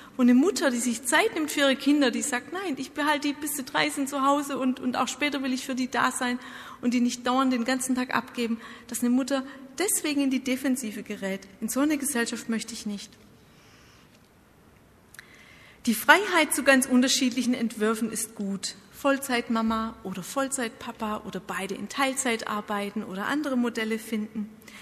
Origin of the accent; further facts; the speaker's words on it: Baden-Württemberg, Germany; Ich bin in Baden-Württemberg groß geworden